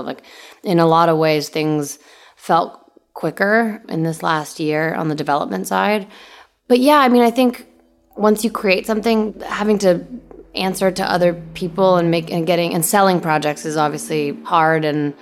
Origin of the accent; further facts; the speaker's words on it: Canada; also born or lived in Bulgaria; I was born in Bulgaria and I grew up in Canada.